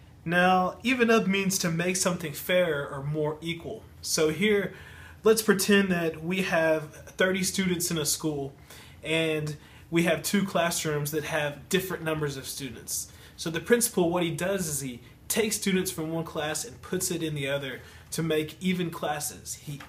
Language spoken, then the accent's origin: English; Louisiana, United States; I'm from Louisiana, which is in the southern part of the United States.